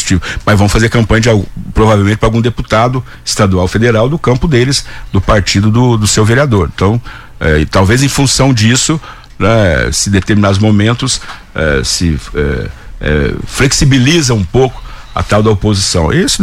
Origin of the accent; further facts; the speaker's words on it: Monte Santo de Minas, Minas Gerais, Brazil; moved away as an adult; now in São Carlos, Brazil; Eu não sou daqui, eu sou de Monte Santo de Minas, da grande Monte Santo de Minas.